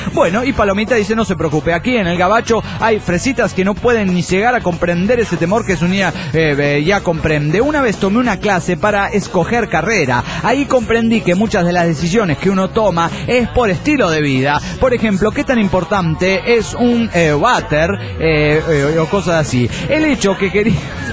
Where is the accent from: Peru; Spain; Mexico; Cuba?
Peru; born there; yo nací en pleno terrorismo en el Perú, en la época de Sendero Luminoso.